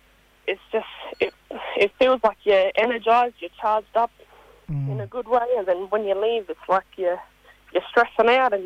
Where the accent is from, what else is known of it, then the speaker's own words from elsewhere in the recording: South Australia, Australia; Yeah, so I'm from Bon Bon Station Reserve and Kingunya in South Australia.